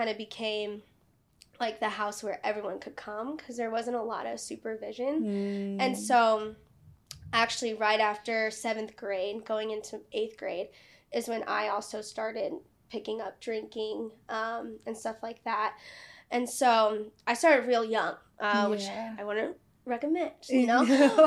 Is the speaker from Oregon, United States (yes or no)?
no; Fishers, Indiana, United States; born there; So I was born here in Fishers, Indiana, which is a little suburb outside of Indianapolis. And I'm the oldest of three.